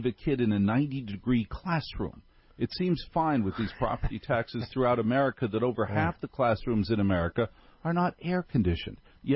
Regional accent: Maplewood, New Jersey, United States; I grew up in Maplewood, New Jersey. One of the about 10 of the streets of Maplewood border on Newark. Never in my life have I said I'm from Newark.

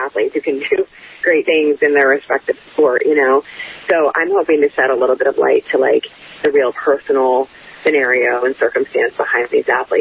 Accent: Washington, District of Columbia, United States; he got drafted by Washington, and I was like, oh, this is amazing. My hometown team gets him.

